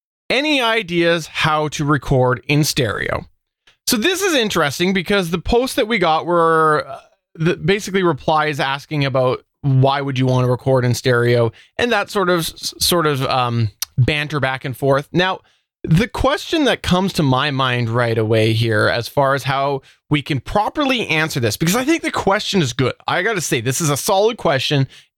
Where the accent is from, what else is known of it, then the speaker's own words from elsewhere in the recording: Canada; as a Canadian, I can't buy that.